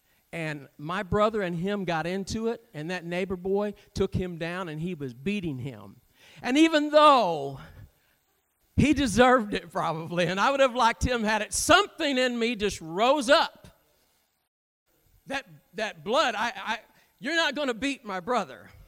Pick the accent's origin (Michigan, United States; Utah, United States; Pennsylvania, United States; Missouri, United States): Missouri, United States; also born or lived in Burney; I was born in Burney, Missouri, grew up in southeast Missouri, but a time, there you go. Some of them call it Swamp East Missouri.